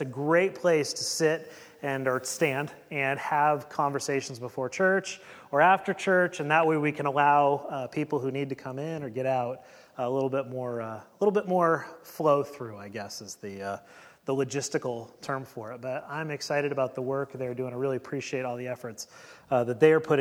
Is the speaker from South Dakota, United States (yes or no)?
no; Eugene, Oregon, United States; I mean, I grew up in Eugene, right on the where the McKenzie and Willamette River are both kind of run through that Eugene-Springfield area.